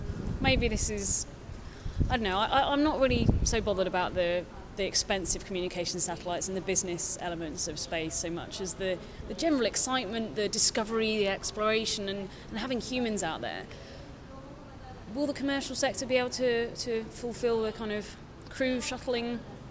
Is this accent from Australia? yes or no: no; England, United Kingdom; now in United States; I mean, I came over from England, and as I was going through immigration control, the chap says, oh, what are you doing?